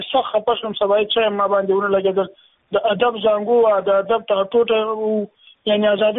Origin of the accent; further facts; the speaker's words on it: Laghman, Afghanistan; moved away as an adult; now in Shiraz, Iran; لغمانه يم د لشن ولسوالۍ د سیدل د دراتو نیما د پخوانی امنیتي ځواکونو یو سرباز یم.